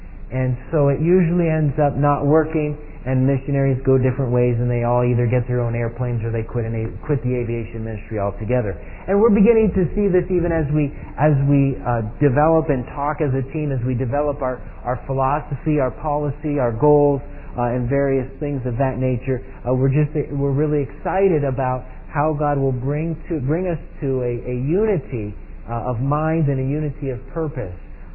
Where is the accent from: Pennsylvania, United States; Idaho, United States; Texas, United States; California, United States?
Pennsylvania, United States; I was born and raised in Pennsylvania.